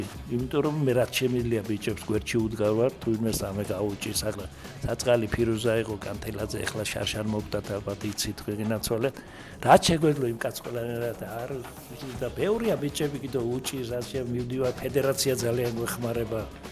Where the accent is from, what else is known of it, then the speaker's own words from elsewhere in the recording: Batumi, Adjara, Georgia; არა ბათუმელი ვარ მე, ბათუმი ვარ.